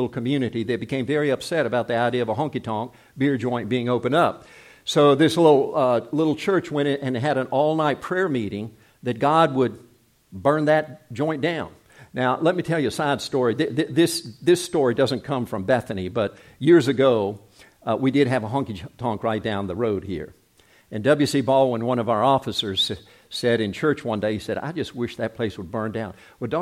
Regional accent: South Korea; English is a second language; when I was growing up in Korea, I never use, you've heard me say this before, but I never use the personal pronouns when I was speaking in Korea

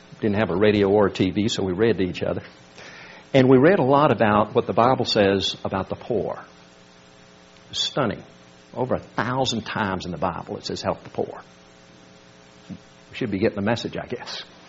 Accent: South Korea; I can remember as a teenager growing up in Korea, when the epistles of Philippians and James became very relevant and precious to me.

